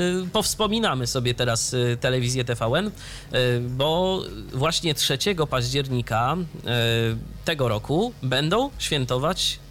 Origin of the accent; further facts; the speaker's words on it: Iława, Warmian-Masurian Voivodeship, Poland; do mojego rodzinnego miasta, do Iławy, 75 km od Olsztyna